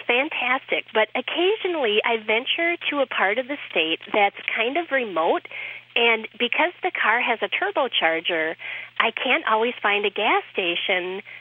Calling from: Kimball, Minnesota, United States; Hi, this is … I'm calling from Kimball, Minnesota.

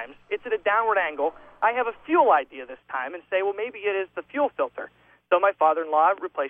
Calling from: Youngstown, Ohio, United States; I'm calling you from Youngstown, Ohio.

